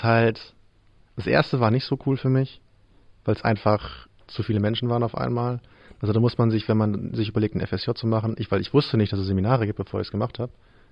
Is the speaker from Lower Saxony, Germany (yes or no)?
yes; Varel, Lower Saxony, Germany; weil ich komme aus Varel und auch eher aus einem ländlichen Teil von Varel. Das ist jetzt nicht komplett weg vom Schuss, aber halt doch schon eher ländlich.